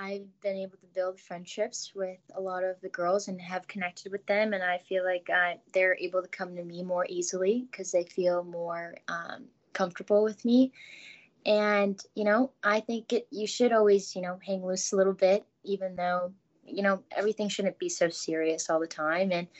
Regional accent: Morton Grove, Illinois, United States; moving from Chicago, Illinois, and well, I'm from Morning Grove, not Chicago, but, you know, moving away from home and not being able to see my family

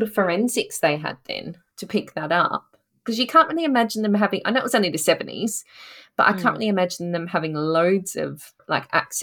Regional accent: Australia; Because I'm from Australia and you should know about this.

